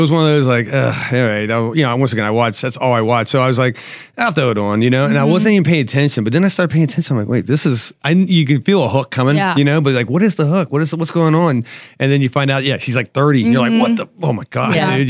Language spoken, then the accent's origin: English; West Virginia, United States; I grew up 20 minutes outside Point Pleasant, West Virginia.